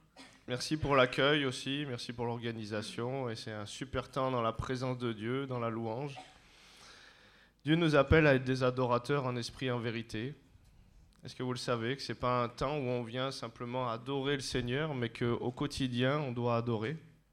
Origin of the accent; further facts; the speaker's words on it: Valence, Auvergne-Rhône-Alpes, France; moi je suis originaire de la Drôme, je suis né à Valence, donc c'est pas très loin. Et donc j'ai bien grandi, je connais pas mal le secteur